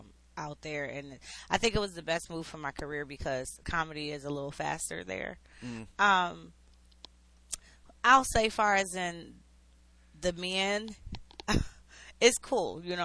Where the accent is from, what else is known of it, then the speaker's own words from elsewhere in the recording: Detroit, Michigan, United States; I'm from Detroit, and this is like penny candy comedy up against Detroit. Detroit is a tough crowd.